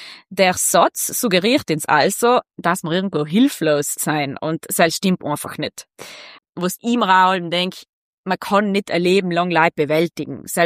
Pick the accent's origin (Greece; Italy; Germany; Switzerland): Italy; Ulten, Trentino-Alto Adige; ich komme aus Ulten, ich bin zusammen von kleinen Bergbauernhof aufgewachsen.